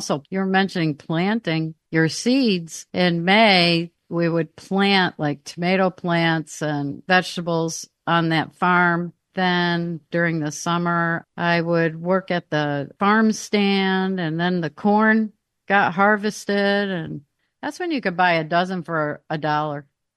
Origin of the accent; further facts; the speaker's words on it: Saratoga Springs, New York, United States; And then I come from Saratoga Springs, New York area.